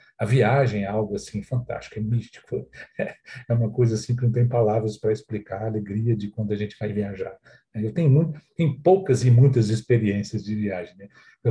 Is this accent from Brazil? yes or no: yes; Ribeirão Preto, São Paulo, Brazil; now in Brasília, Brazil; eu não sou de Brasília, eu sou de Ribeirão Preto, São Paulo, estou em Brasília há 23 anos